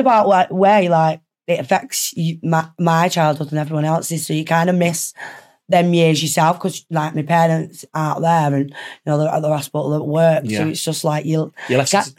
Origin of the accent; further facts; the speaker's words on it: Dublin, Leinster, Ireland; moved away; also born or lived in Manchester; From Dublin. I was born in Dunleary in Dublin, May. Obviously in Ireland.